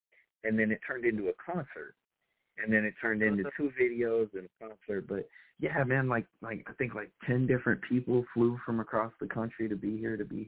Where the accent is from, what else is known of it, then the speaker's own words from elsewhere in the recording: Wichita, Kansas, United States; We shot that right here in Wichita, Kansas. You know, that Wichita, Kansas is my hometown. I've been here for over 20 years.